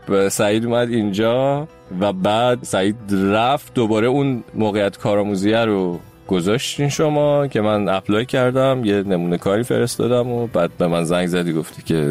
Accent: Isfahan, Iran; born there; من اصفهان به دنیا اومدم.

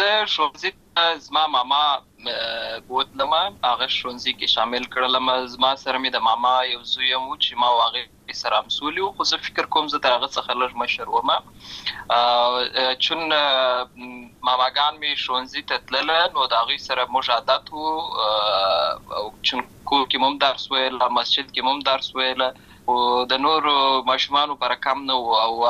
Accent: Lashkar Gah, Helmand, Afghanistan; زه په اصل کې د اوروزګان ولایت یم، اما زه په هلمند ولایت لشکرګاه کې پیدا شوی یم، اما د لوی سوی یم.

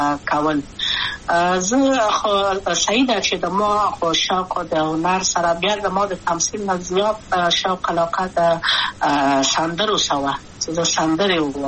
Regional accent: Kabul, Afghanistan; also born or lived in Wardak; زه خو اصلا د وردګو ولایت یم، د پلار مې د وردګو ولایت ته خلیګان سره کې دلې د کابل په تختپل سیمه کې یم، او لویا شویم کابل کې

